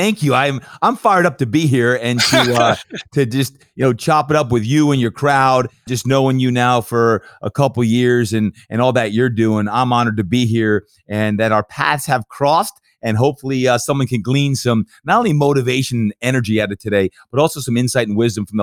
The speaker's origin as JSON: {"language": "English", "town": "Brick", "region": "New Jersey", "country": "United States", "tie": "born or raised there", "lives_now": "San Diego, United States", "said": "I was born and raised in New Jersey. It's called Brick, New Jersey, Jersey Shore. And while it's a far away where I'm from now in San Diego over the last 25 years"}